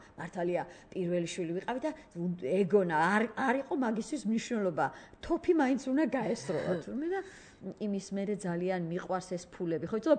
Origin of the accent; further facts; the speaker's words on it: Merjevi, Imereti, Georgia; ზემო იმერეთში საჩხერის რაიონი სოფელი მერჯევი, აი იქ დავიბადე და სკოლა დავამთავრე